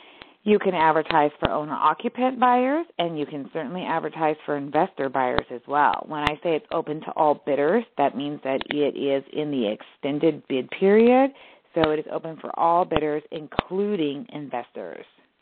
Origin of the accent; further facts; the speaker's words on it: California, United States; like to joke with people that I've lived up and down the 99, right? So we all, a lot of us who are born and raised in the Central Valley, we're familiar with a lot of the towns from Sacramento all the way down to, you know, Madera and Fresno.